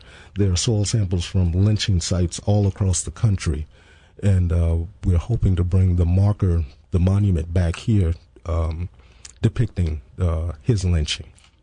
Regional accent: Richmond, Virginia, United States; I grew up in the Churchill section of Richmond, which was interesting and interesting times.

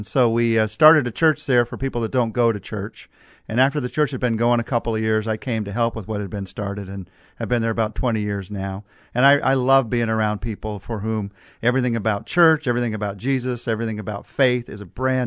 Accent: California, United States; I am from California. I grew up in California.

